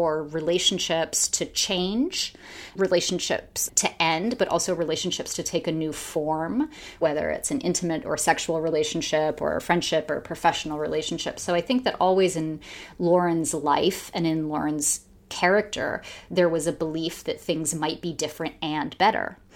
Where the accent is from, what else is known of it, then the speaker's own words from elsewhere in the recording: New York, United States; Eliot Spitzer, the erstwhile governor of New York, my home state